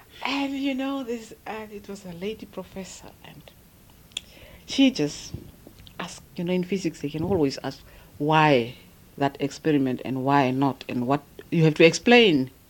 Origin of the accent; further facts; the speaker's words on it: Otjiwarongo, Otjozondjupa, Namibia; And when I was 12, my mother came and picked me up. And I grew up in Ochwarongo. That's where I went to school.